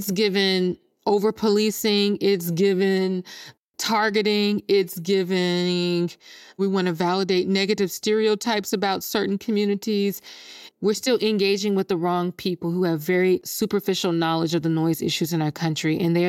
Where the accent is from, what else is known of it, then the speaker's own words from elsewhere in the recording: Jackson, Mississippi, United States; Yeah, so I'm born and raised in Jackson, Mississippi.